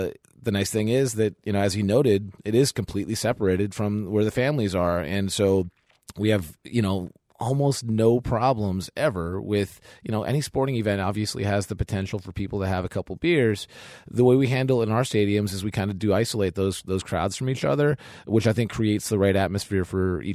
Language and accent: English; Minnesota, United States; Wisconsin is a great sports state. I grew up in Minnesota, so I can say this.